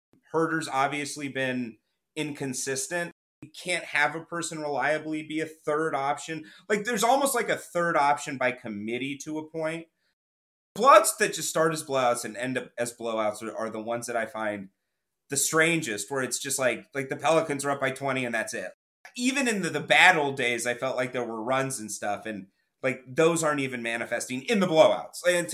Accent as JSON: {"language": "English", "town": "Sacramento", "region": "California", "country": "United States", "tie": "born or raised there", "said": "I grew up, I was born and raised in Sacramento. I went to the games with my dad."}